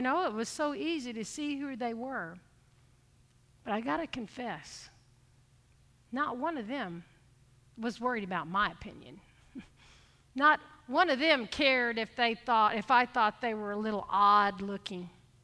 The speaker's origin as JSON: {"language": "English", "town": "Houston", "region": "Texas", "country": "United States", "said": "Now, I was from Houston. I just grew up plain old Baptist, and I didn't know anything about Pentecostals."}